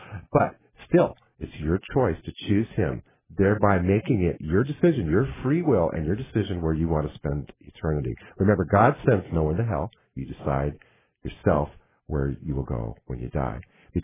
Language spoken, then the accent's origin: English; California, United States; Now, I'm from Southern California.